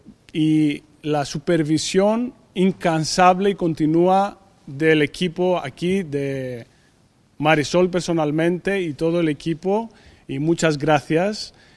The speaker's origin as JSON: {"language": "Spanish", "country": "Greece", "second_language": "Spanish", "lives_now": "Spain", "said": "soy griego y fundador de Motil, una empresa especializada en realidad virtual y aumentada. Estoy muy contento de estar aquí"}